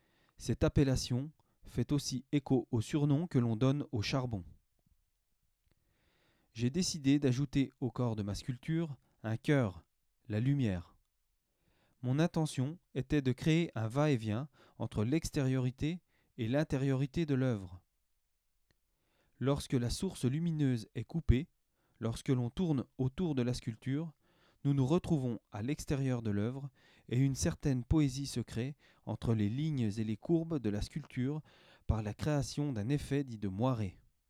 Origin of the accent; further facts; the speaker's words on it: Montceau-les-Mines, Bourgogne-Franche-Comté, France; qui ont façonné le paysage et l'environnement de ma ville natale, Montceau-les-Mines